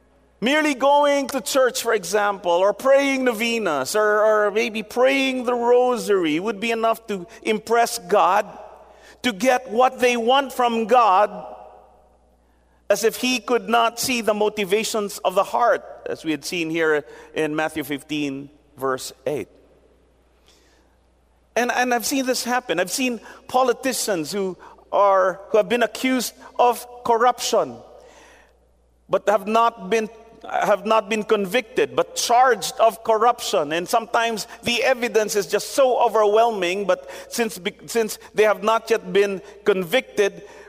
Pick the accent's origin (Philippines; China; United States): Philippines; we have been brought up in an environment of religiosity in many quarters in our history as Filipino people